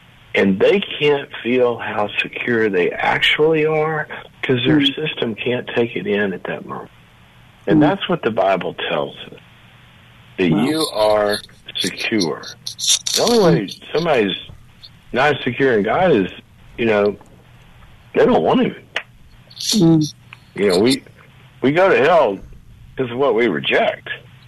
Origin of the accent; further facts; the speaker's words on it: the South, United States; I grew up in the South around a lot of farming, and in the winter, it doesn't look like anything good is happening out in those fields.